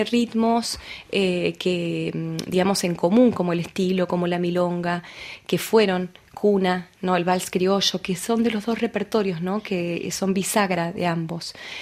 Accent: Chascomús, Buenos Aires Province, Argentina; born there; Nací en Chascomús, que es la provincia de Buenos Aires, una pequeña ciudad, pero que tiene la magia del turismo porque tiene una laguna, así que bueno, precioso lugar.

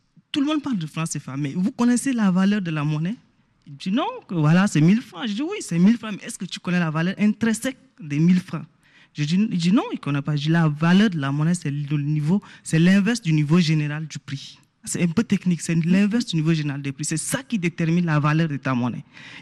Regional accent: Chad; Aujourd'hui, moi, je suis du Tchad. Quand je viens ici à l'aéroport, j'ai du mal à échanger

